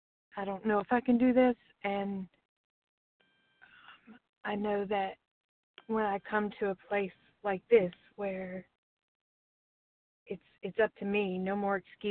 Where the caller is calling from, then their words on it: Alabama, United States; and I'm calling from Alabama.